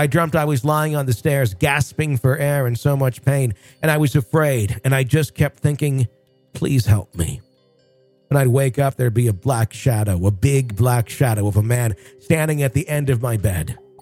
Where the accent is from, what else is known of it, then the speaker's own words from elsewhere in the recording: Hawaii, United States; I grew up in Hawaii on the Big Island, and I've always been very sensitive to the paranormal and spiritual activity.